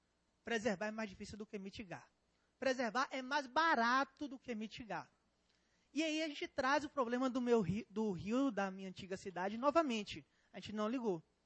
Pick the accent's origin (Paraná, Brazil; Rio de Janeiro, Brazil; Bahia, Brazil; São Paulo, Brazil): Bahia, Brazil; Itabuna; now in Formosa, Brazil; Minha cidade hoje é Formosa, mas a cidade de onde eu vim é Itabuna, no sul da Bahia.